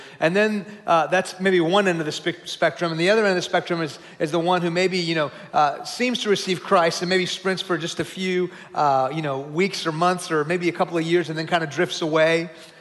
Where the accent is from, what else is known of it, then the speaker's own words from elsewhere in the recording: Houston, Texas, United States; now in Frisco, United States; This is home for me. I grew up in this area. I grew up in Houston.